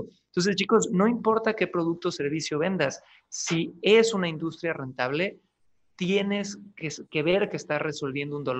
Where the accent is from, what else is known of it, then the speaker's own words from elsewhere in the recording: Cancún, Quintana Roo, Mexico; Yo nací, chicos, en Cancún, Quintana Roo, México. Mi padre, inmigrante chileno, mi mamá de Ciudad de México